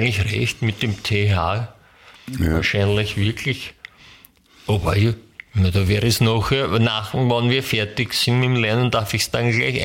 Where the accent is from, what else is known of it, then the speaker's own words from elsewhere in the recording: Austria; bei uns in Österreich ist es halt, wenn du Pech hast, schon sehr kalt in der Woche.